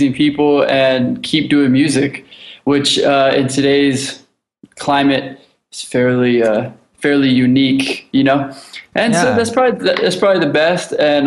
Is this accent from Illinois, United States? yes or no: no; Los Angeles, California, United States; I grew up in Los Angeles. I grew up here my whole life.